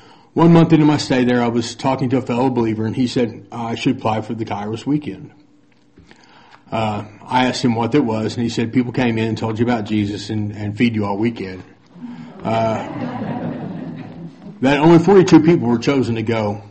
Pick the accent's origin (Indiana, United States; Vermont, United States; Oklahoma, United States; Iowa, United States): Oklahoma, United States; Catoosa; I was raised in Catoosa, Oklahoma by two awesome parents.